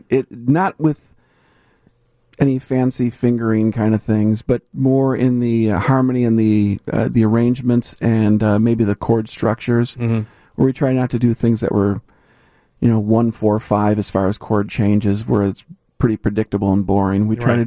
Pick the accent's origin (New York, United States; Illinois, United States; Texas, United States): Illinois, United States; Aurora; I'm originally from Aurora